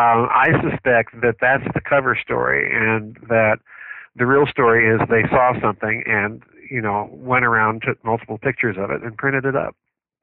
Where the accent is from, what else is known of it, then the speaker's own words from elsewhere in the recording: South Dakota, United States; I'm an outsider. You know, I'm a hack from South Dakota looking at all this.